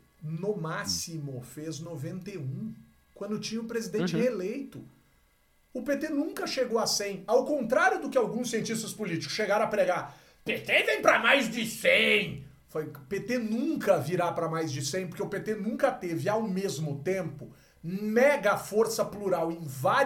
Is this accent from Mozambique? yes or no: no; Mato Grosso, Brazil; sou mato-grossense